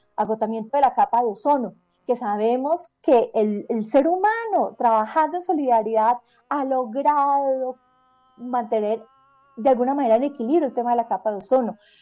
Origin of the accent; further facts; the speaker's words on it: Cali, Valle del Cauca, Colombia; de mi tierra, en Cali, Colombia